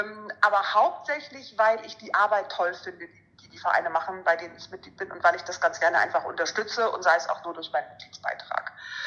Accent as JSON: {"language": "German", "town": "Lübeck", "region": "Schleswig-Holstein", "country": "Germany", "tie": "born or raised there", "said": "bei den Lübeckern bin ich Mitglied, weil das ist ja meine Heimatstadt, das ist ja da, wo ich herkomme."}